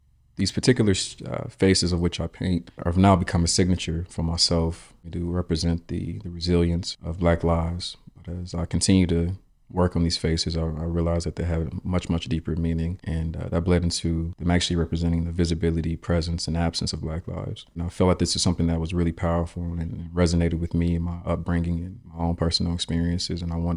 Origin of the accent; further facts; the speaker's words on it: Cleveland, Ohio, United States; now in Columbus, United States; I am a self-taught visual artist born and raised in Cleveland, Ohio. I'm currently a Columbus resident.